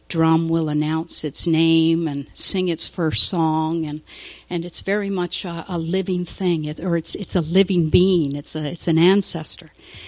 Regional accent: Ontario, Canada; So I'm from Ontario, Canada.

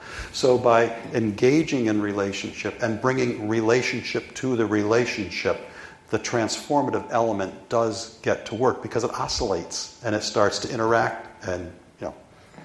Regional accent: East Coast, United States; now in Olympia, United States; And living in Olympia is tough. You know, I grew up on the East Coast, you know, where it was all in a Dutch community.

